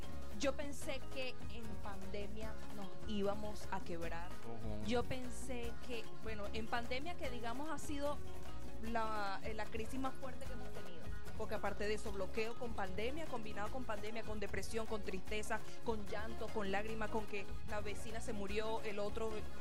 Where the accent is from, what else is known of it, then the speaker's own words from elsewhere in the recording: Caracas, Capital District, Venezuela; Yo soy de Caracas, nadie es perfecto. Pero sí he tenido la oportunidad, he tenido en dos oportunidades la gran bendición de ir a Maracaibo.